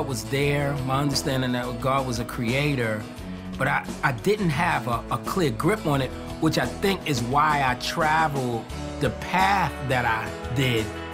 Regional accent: Brooklyn, New York, United States; I was born in Brooklyn in 1961. The tough part is that we weren't a well-to-do family, so we grew up on welfare

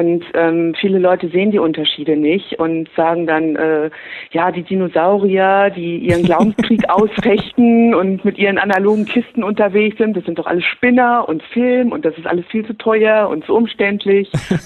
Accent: Ober-Ramstadt, Hesse, Germany; Aus Oberramstadt.

